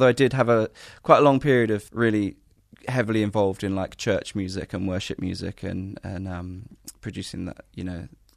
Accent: Hong Kong; I was raised in a Christian household and always went to church. And a lot of people, when they find out I grew up in Hong Kong, presume that we moved there as missionaries. But actually, we didn't.

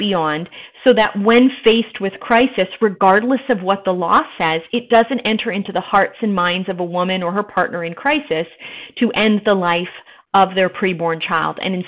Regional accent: Canada; I'm originally Canadian

